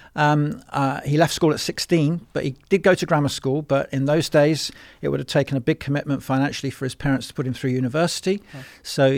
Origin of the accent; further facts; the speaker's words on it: Forest Hill, London, United Kingdom; accent: South London; we had a big extended family in South London. I was brought up in Forest Hill, SE23. Ah. So I'm a South London boy and I can still turn on the accent